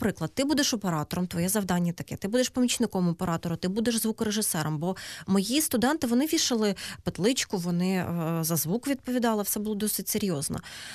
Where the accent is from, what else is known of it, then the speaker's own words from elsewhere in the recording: Mariupol, Donetsk Oblast, Ukraine; якби я не потрапила на телебачення в моєму рідному місті Маріуполь Донецької області